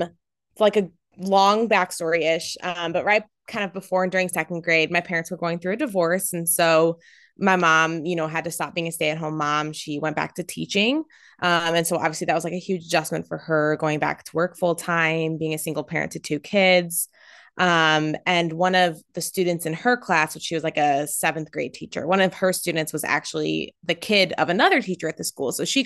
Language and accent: English; St. Louis, Missouri, United States; now in Kansas City, United States; I'm from St. Louis, but I live in Kansas City area.